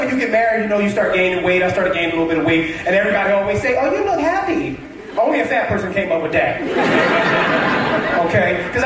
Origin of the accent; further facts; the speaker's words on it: Philadelphia, Pennsylvania, United States; And we got a dish in the States, right? I'm from Philadelphia.